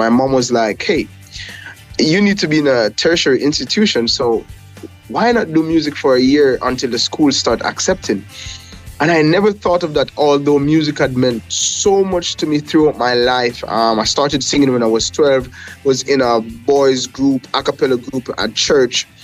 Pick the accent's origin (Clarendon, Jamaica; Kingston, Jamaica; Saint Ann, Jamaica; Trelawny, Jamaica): Trelawny, Jamaica; Falmouth; also born or lived in Montego Bay; I'm originally from Jamaica. I was born in Montego Bay and I grew up in Falmouth and went to Harrison Memorial High School in Montego Bay.